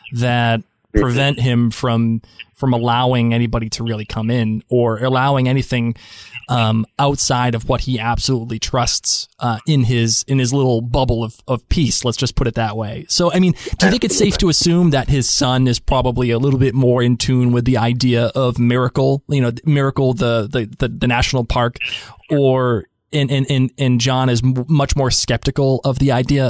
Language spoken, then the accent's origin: English; Boston, Massachusetts, United States; accent: Boston; if you can't tell from my accent, I'm from Boston. So I'm a Northerner, and trust me, I don't trust anybody.